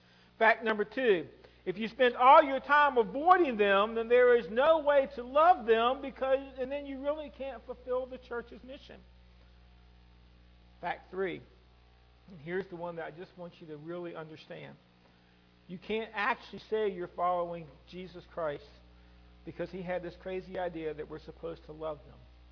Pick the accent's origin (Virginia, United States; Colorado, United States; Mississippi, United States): Virginia, United States; I guess Deep South would be a little further, like Alabama or something. But I grew up in Virginia.